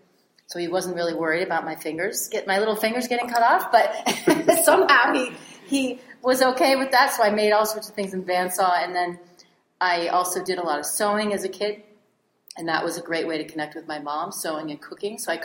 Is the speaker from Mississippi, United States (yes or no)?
no; Newton, Massachusetts, United States; I grew up outside of Boston in Newton, Massachusetts.